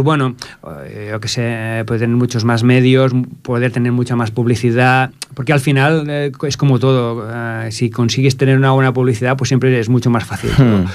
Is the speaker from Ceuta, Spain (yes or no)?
no; Sabadell, Catalonia, Spain; De hecho, yo que soy de Sabadell, por ejemplo